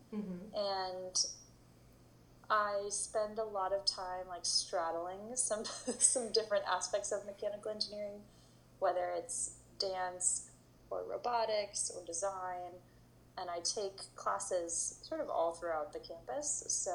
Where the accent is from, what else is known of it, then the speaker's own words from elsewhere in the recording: Berkeley, California, United States; I grew up in Berkeley, California.